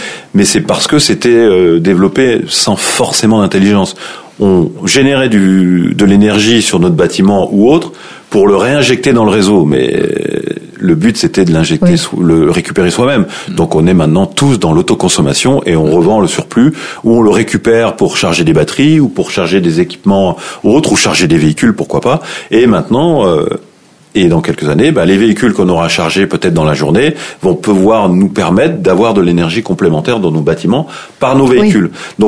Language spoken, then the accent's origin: French; Grand Est, France; puisque moi je viens de l'Est, je suis vosgien